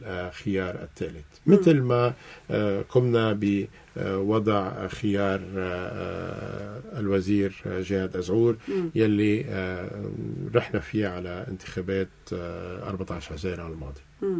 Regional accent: Lebanon; فينا نبحثه على طاولة كلبنانيين

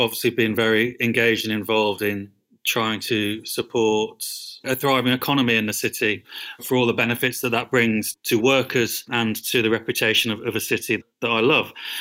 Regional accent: Leicester, East Midlands, United Kingdom; I was brought up in Leicester, obviously very aware of Leicester's rich textile and garment manufacturing heritage, and actually quite passionate about it.

